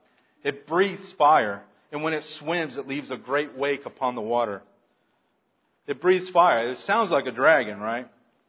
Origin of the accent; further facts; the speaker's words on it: Florida, United States; I mean, I grew up in Florida. I saw alligators all the time.